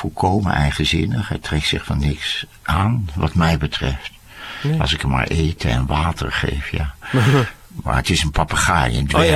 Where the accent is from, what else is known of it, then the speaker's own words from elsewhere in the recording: Netherlands; Dus ik dacht, nou, als Hollander en ook nog als bejaarde